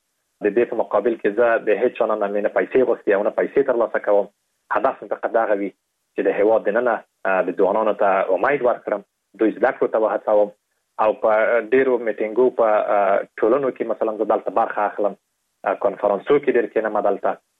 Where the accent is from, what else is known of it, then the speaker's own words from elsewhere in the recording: Afghanistan; او په دې باندې مې لیکلي وو چې زه د افغانستان یم